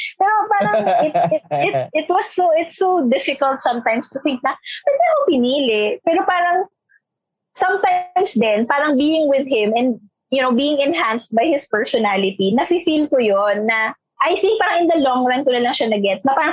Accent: Metro Manila, Philippines; Tapos ako lumaki ako dito sa Metro Manila.

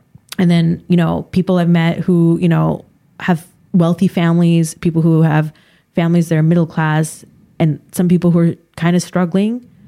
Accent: California, United States; being Californian, and even though I'm Asian, I'm still very Californian in some ways.

